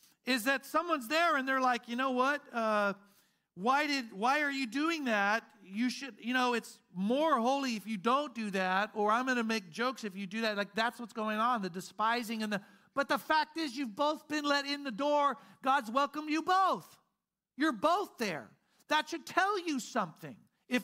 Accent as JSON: {"language": "English", "region": "Midwest", "country": "United States", "tie": "born or raised there", "said": "Now, I grew up Southern Baptist in the Midwest, and we had a lot of rules."}